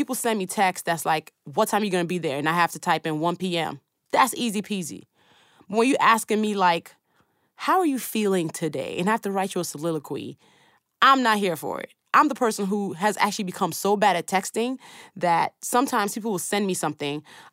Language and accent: English; Nigeria; because I'm Nigerian.